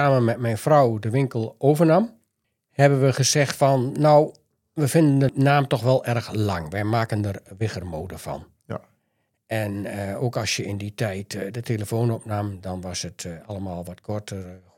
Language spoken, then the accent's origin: Dutch; Losser, Overijssel, Netherlands; Ik ben geboren in Losser in oktober 1959 en geboren en getogen hier.